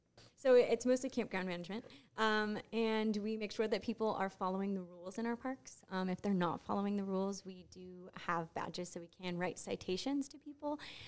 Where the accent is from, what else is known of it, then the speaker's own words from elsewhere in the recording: Oxnard, California, United States; I'm 27 years old. I'm from Oxnard. I went to Ventura College and I studied geography.